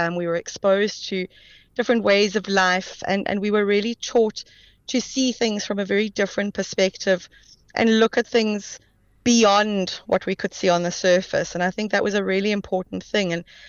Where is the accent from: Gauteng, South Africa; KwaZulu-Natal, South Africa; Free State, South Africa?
Gauteng, South Africa; Sandton; So I grew up in Sandton.